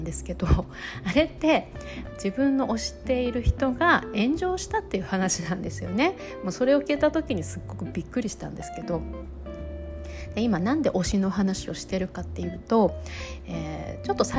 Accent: Hokkaido, Japan; now in New York, United States; 私北海道出身なので、札幌も小樽とかに行けばね、ビーチはあるんですけれども

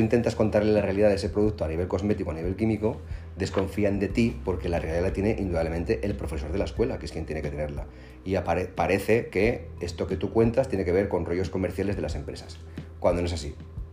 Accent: Spain; He ido muchas veces y me siento casi tan escocés como español.

